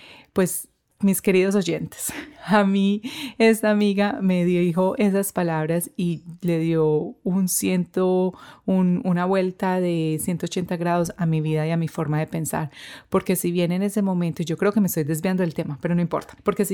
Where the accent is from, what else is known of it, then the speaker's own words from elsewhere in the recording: Medellín, Antioquia, Colombia; yo crecí en Medellín y viví en Medellín por 20 años